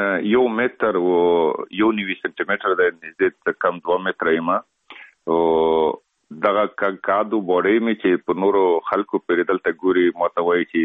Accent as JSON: {"language": "Pashto", "country": "Afghanistan", "said": "خلک خبر دي چې زه افغان یم او په بالیوډ کې که فلمو کې کار کوم"}